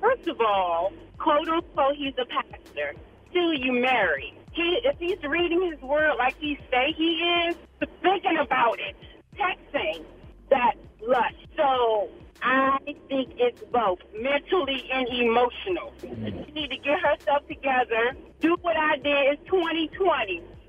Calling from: Fairfax, Virginia, United States; from Fairfax, Virginia.

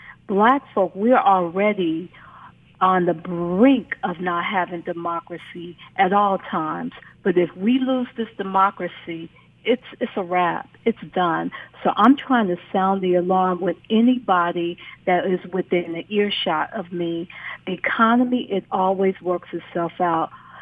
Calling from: Virginia, United States; Good evening. I'm calling from Virginia, and I have voted.

